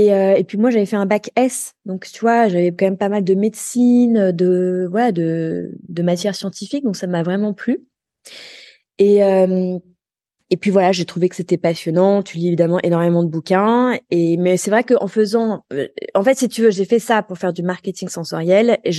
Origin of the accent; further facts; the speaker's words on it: Paris, Île-de-France, France; also born or lived in New York; Alors moi, j'ai grandi à Paris. Alors, pas que à Paris, parce qu'en fait, je suis née à Paris, mais à cette époque-là, mes parents habitaient à New York. Donc, maman est revenue à Paris pour accoucher, puis j'ai habité 2 ans à New York. Après, on est revenu à Paris.